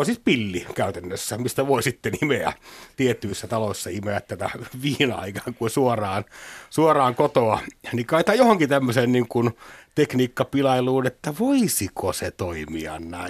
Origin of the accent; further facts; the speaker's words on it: Parikkala, South Karelia, Finland; Muistan kotikuntani Parikkalan Sanomissa oli aikoinaan tämmöinen paikalliseen aiheeseen, eli rajan avautumiseen liittyvä aprillipila.